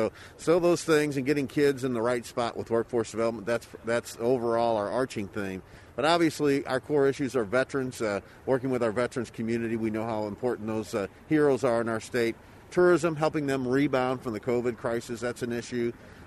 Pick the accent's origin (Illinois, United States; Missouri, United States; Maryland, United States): Missouri, United States; St. Louis; You know, I'm from North St. Louis, and you never thought a kid would be here for a lieutenant governor's office.